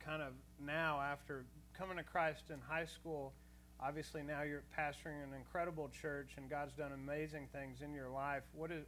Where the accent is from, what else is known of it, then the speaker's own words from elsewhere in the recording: Lawrence, Kansas, United States; Y'all don't know this, but I grew up in Lawrence, Kansas.